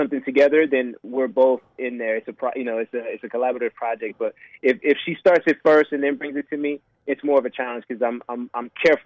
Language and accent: English; DR Congo; also born or lived in Belgium; I was born in Belgium, I was raised in the Congo